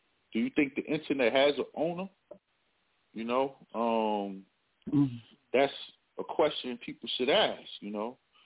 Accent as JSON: {"language": "English", "region": "New Jersey", "country": "United States", "said": "I'm from New Jersey, you know what I'm saying? So car thieves has always been a big deal there."}